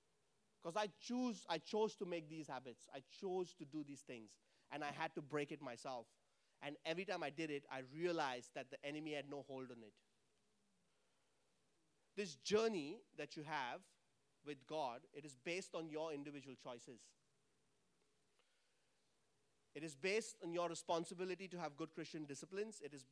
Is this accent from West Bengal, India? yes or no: no; Mumbai, Maharashtra, India; When I grew up in Mumbai. The language there is supposedly Hindi and Marathi